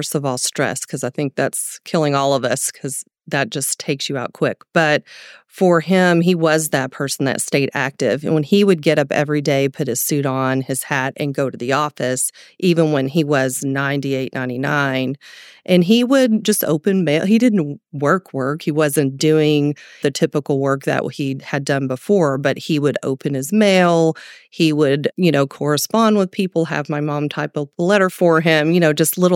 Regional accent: Jacksonville, Texas, United States; So I usually just tell people I'm from Tyler because nobody knows where Jacksonville is. But I was born there and raised there. My family's from there for three generations back

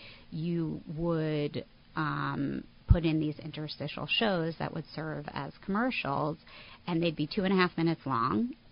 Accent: Northeast, United States; stuff I had never been exposed to growing up in the Northeast.

